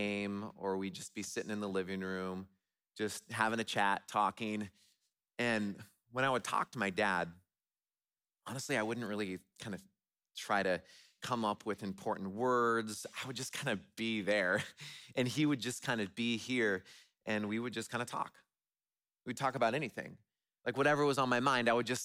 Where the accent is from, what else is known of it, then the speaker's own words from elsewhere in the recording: West Coast, United States; I remember when I was younger, I grew up on the West Coast.